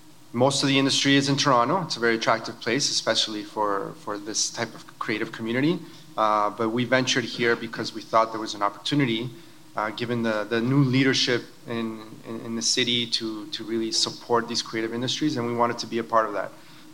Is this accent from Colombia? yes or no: yes; Colombia; and we're from Colombia originally